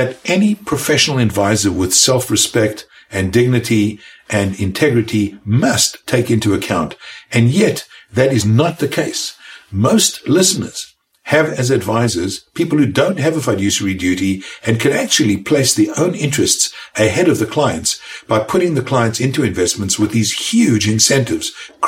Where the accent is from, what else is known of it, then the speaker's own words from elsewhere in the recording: South Africa; I was born in South Africa, as you can tell from my accent. And over there, when I was growing up